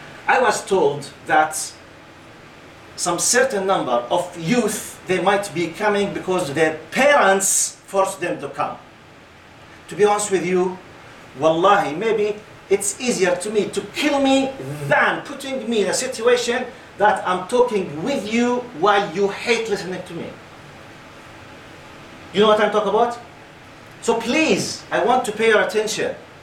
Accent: Jordan; English is a second language; I came from Jordan.

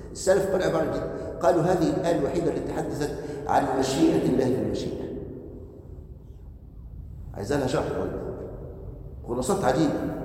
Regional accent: Egypt; الله يرحم أحد أخواننا الدعاء كان مرة عندنا في مصر

